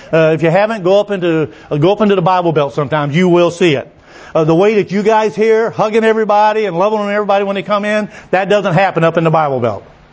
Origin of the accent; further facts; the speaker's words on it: Haiti; the pastor knows I'm from Haiti